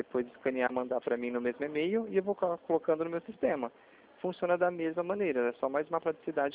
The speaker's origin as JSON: {"language": "Portuguese", "region": "São Paulo", "country": "Brazil", "said": "Sou daqui do estado de São Paulo."}